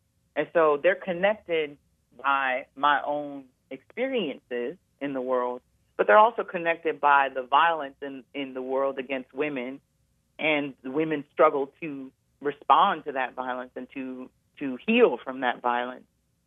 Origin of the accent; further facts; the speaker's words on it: United States; growing up in America, and you don't really talk about